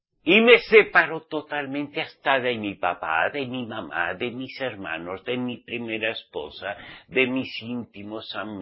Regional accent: Spain; yo soy español, vasco navarro soy

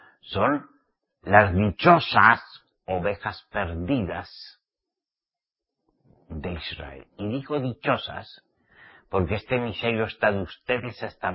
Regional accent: Spain; en mi tierra, en España, no había más que la Iglesia Católica.

